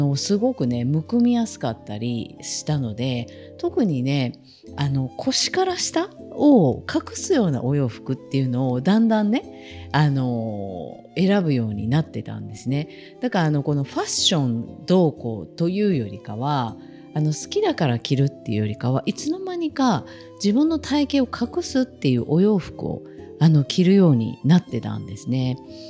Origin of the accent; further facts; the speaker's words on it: Kansai, Japan; 私ね関西人だからスーパー銭湯大好きなんですけどね